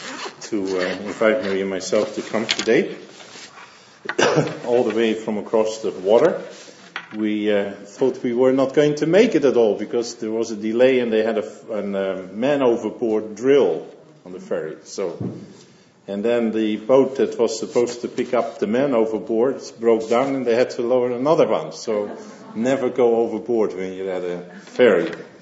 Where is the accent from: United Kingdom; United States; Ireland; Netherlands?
Netherlands; now in Canada; I'm from Holland, and three of our kids were born in Britain.